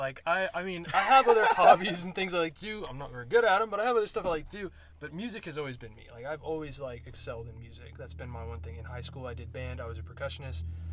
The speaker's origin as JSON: {"language": "English", "town": "Muskogee", "region": "Oklahoma", "country": "United States", "tie": "born or raised there", "also_born_or_lived": "Texas", "said": "I've lived in Muskogee basically my entire life. My whole life. I was born in Texas. I'm Army brat."}